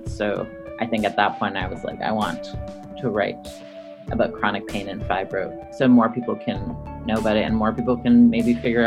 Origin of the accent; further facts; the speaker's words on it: Lebanon; moved away; when I moved here from Lebanon, if I wanted to call my friends, it was like on a calling card and they were expensive